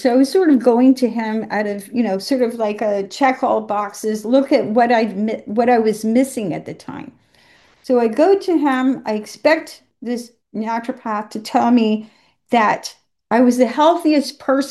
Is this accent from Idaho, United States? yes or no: no; Savannah, Georgia, United States; So I grew up in the American South, and I grew up in Savannah, Georgia.